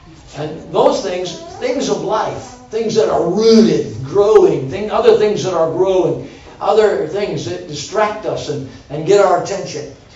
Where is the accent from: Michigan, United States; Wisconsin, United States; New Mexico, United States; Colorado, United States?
Wisconsin, United States; I don't know how many rocks you got in Kansas, but I grew up in Wisconsin. And where I grew up, we had a rock farm.